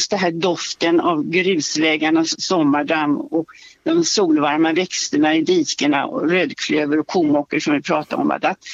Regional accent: Stockholm, Stockholm County, Sweden; jag är visserligen uppvuxen i Villaområdet i Bromma

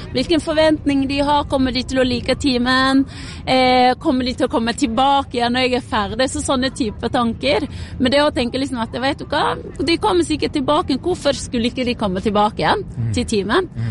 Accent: Nordfjordeid, Vestland, Norway; Jeg Nordfjording, så fra Nordfjordeid.

